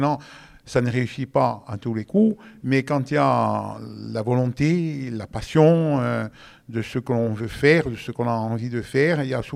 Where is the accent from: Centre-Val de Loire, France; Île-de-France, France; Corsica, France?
Corsica, France; parce qu'on est des Iliens et on sait la difficulté qui est la nôtre au quotidien.